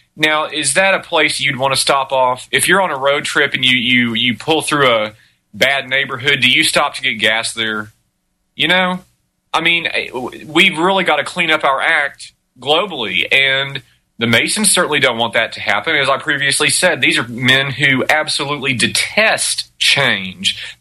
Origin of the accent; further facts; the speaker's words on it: Texas, United States; I grew up in Texas. When you grow up in Texas, you're a Texan.